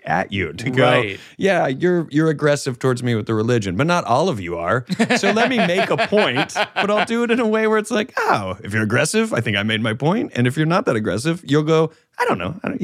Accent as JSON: {"language": "English", "town": "Greenville", "region": "South Carolina", "country": "United States", "tie": "born or raised there", "said": "I did Greenville."}